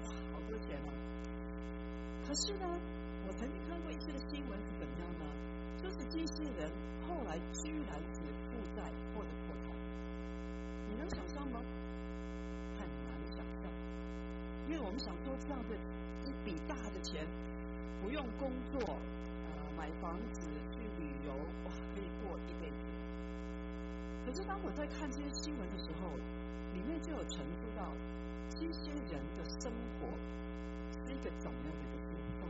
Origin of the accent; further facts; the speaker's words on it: China; 我想我们中国人会比较容易了解这个敬畏的意义